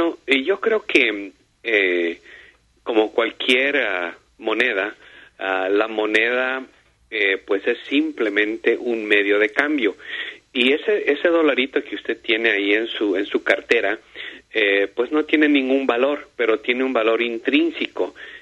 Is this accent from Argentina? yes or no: no; Ecuador; En mi país, el Ecuador, usamos el dólar.